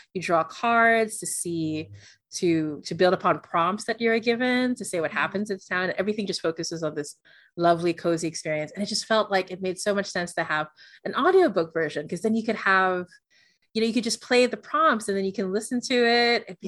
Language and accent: English; Philippines; because I'm from the Philippines, right?